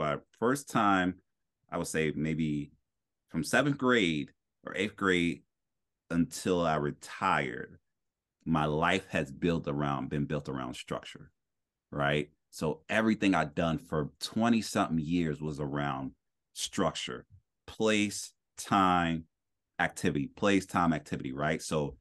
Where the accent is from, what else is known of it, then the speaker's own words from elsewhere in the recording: Newark, New Jersey, United States; also born or lived in Allentown; I grew up in Newark, New Jersey. So there was a plot of field.